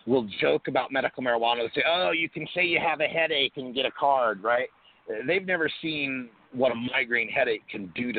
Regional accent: Idaho, United States; Well, I grew up in Idaho, where we have two strains of marijuana, got some and don't.

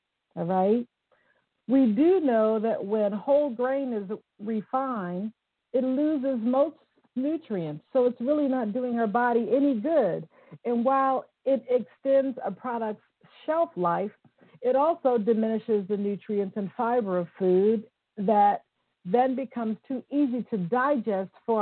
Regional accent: Midwest, United States; I'm from the Midwest. I ain't no salad chick.

